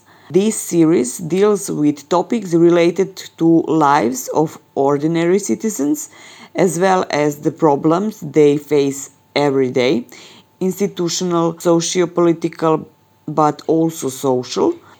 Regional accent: Novi Sad, Vojvodina, Serbia; English is a second language; from Novi Sad, Serbia

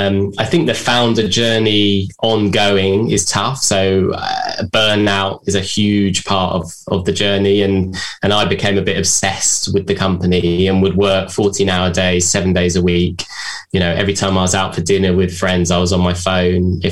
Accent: London, United Kingdom; I'm from London, could be good.

